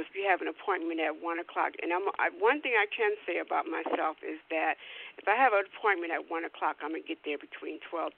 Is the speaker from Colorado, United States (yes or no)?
no; Washington, District of Columbia, United States; because I'm from Washington, D.C. myself